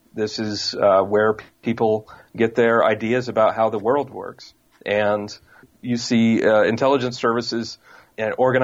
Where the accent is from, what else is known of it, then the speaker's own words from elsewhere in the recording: Washington, United States; I'm from Washington State originally, did my reporting for this book mostly in the San Francisco area.